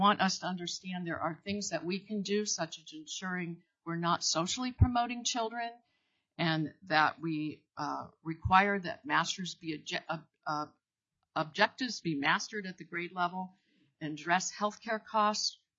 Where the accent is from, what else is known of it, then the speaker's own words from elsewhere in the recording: Palmer, Alaska, United States; from Palmer, Alaska, speaking as a private citizen.